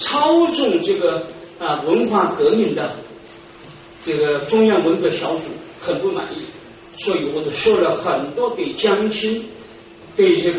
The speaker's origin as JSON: {"language": "Chinese", "town": "Zaoyang", "region": "Hubei", "country": "China", "said": "我是湖北枣阳人"}